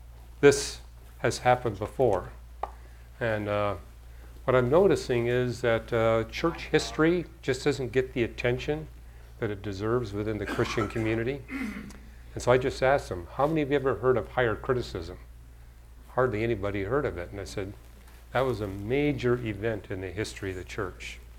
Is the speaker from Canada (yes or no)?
yes; Canada; I had some credibility as a Canadian, because I got to share with them, my story of coming to Christ in Canada